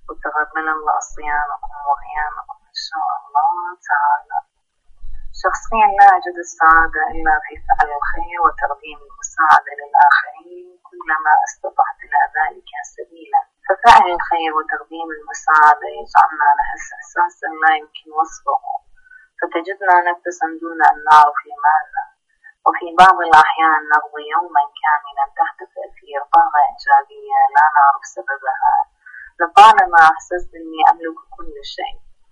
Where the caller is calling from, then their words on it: Iraq; ودمتم سالمين، أنا من العراق